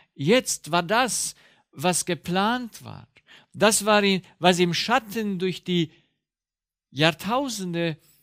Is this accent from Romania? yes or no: yes; Romania; ich komme ja aus Rumänien